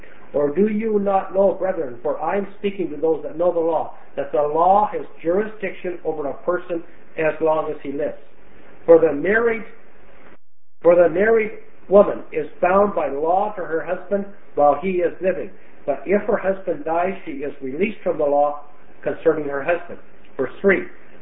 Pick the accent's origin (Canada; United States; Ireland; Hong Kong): Canada; I'm a Canadian, so in hockey